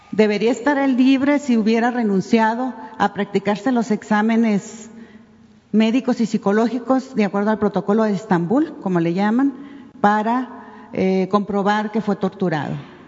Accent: Sinaloa, Mexico; soy periodista independiente de Sinaloa.

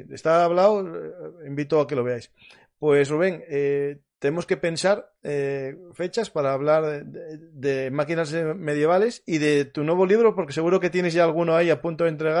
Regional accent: Asturias, Spain; porque como soy asturiano, pues espero que te haya gustado.

